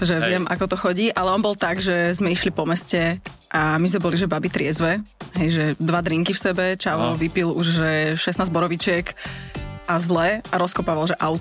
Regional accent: Pezinok, Bratislava Region, Slovakia; Ja som taká, že však ja som z Pezinka.

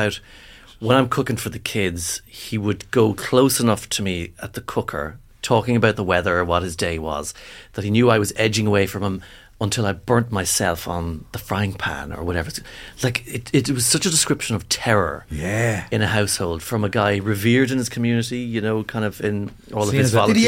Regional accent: Monaghan, Ulster, Ireland; I'm from Monaghan, so we see the north.

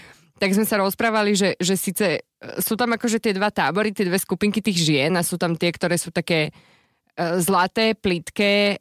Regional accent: Bratislava, Bratislava Region, Slovakia; ja som dievča z Bratislavy

